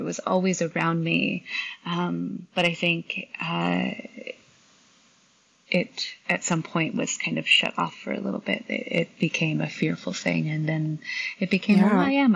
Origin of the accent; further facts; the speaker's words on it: Missouri, United States; the country, you know, the very northwest corner of Missouri.